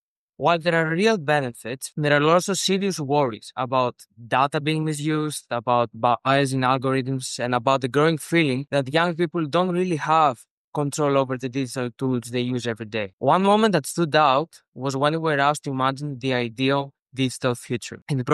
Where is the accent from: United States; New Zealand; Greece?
Greece; English is a second language; I am 17 years old and I am from Greece.